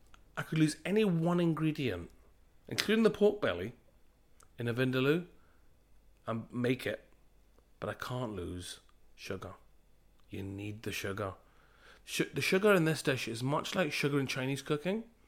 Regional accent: Glasgow, Scotland, United Kingdom; So, I grew up on the Great Western Road in Glasgow.

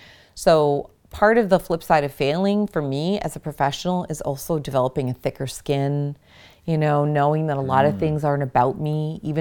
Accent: Niagara-on-the-Lake, Ontario, Canada; So my dad was a graphic designer. He's retired now. And we grew up in Niagara on the Lake.

